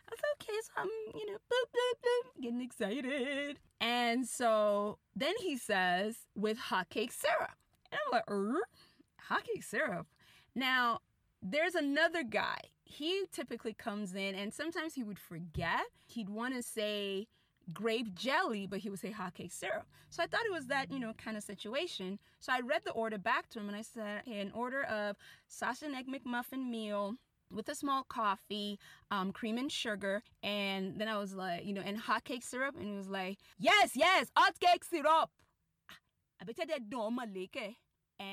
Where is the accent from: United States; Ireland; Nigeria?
Nigeria; And just so that you can know I'm Nigerian.